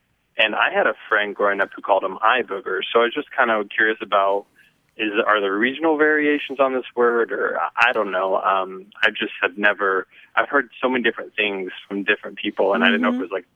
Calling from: Dallas, Texas, United States; Dallas, Texas.

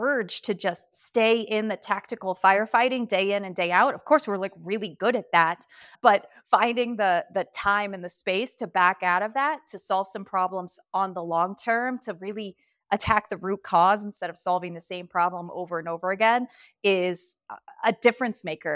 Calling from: Denver, Colorado, United States; And I'm calling in from Denver, Colorado, usually sunny, but not today.

